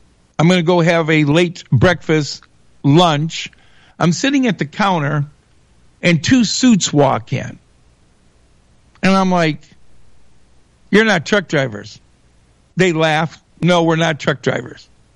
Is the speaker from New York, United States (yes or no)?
no; Michigan, United States; Well, I'm from Michigan.